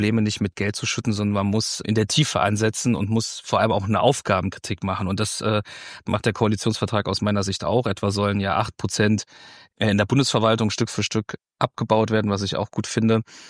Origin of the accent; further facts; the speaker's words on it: Weimar, Thuringia, Germany; Also ich komme jetzt hier aus Weimar